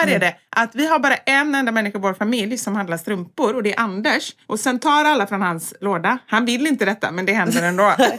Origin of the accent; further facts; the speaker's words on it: Gothenburg, Västra Götaland County, Sweden; moved away as an adult; Och för mig, jag flyttade ju från Göteborg när jag var 20. Men jag har ju alltid bott hemma när jag har bott i Göteborg.